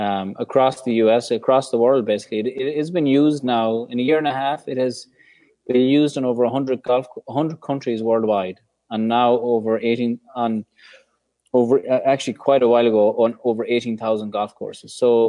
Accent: Ireland; now in San Francisco, United States; for me to keep connected to my friends and family that are not here in San Francisco. Obviously, I'm from Ireland.

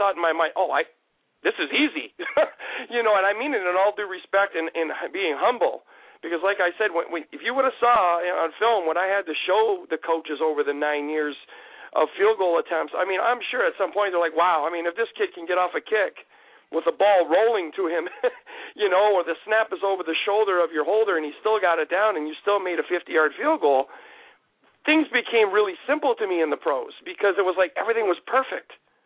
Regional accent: Canada; born there; I'm a dual citizen. I was born in Canada, but I'm a dual citizen of both Canada and U.S. My mom's American. She was born on the U.S. side, so I have my citizenship.

